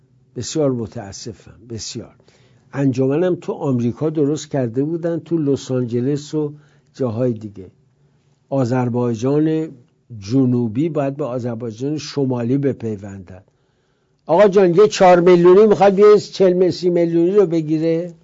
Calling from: Erbil, Kurdistan Region, Iraq; من کرد هستم، از پایتخت اقلیم کردستان تماس میگیرم، یعنی از شهر اربیل.

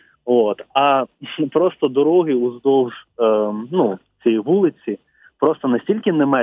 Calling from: Odesa, Odesa Oblast, Ukraine

